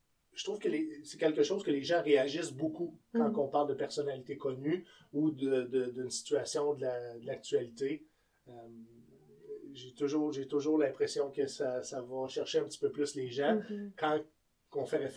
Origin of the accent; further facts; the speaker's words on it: Quebec City, Quebec, Canada; now in Ottawa, Canada; je suis un homme qui vit à Ottawa, mais j'ai grandi à Québec, comme … j'ai grossi à Limoilou.